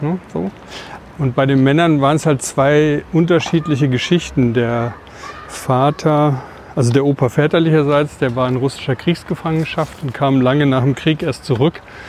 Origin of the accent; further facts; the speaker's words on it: Hesse, Germany; DDR-Gebiet, DDR nach Westen, Richtung Ruhrpott, von dort dann nach Südhessen, dass das alles so Bewegungen waren, die ich nicht anders kannte. Also es gab halt kein Zuhause. Ich habe halt nie diesen Akzent gesprochen